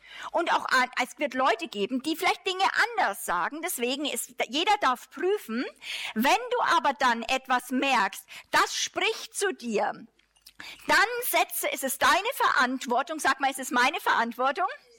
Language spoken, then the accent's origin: German; Germany; Sind die Deutschen da? Wir hören das auch als Deutsche, weil wir sind nicht nur Privatpersonen, sondern Gott hat uns einen Platz in Nationen gegeben